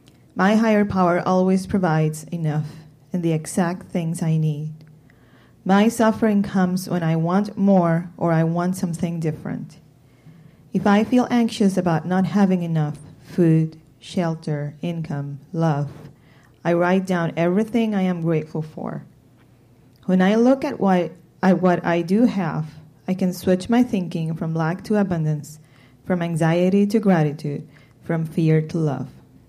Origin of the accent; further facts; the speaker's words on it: San Diego, California, United States; I come from San Diego.